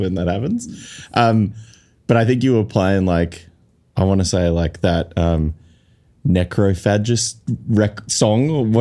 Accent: Canberra, Australian Capital Territory, Australia; But growing up in Canberra, like every show was a mixed bill show.

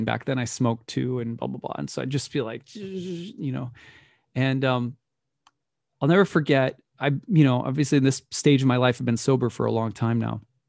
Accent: Minneapolis, Minnesota, United States; My parents originally from Michigan. I grew up in the Twin Cities.

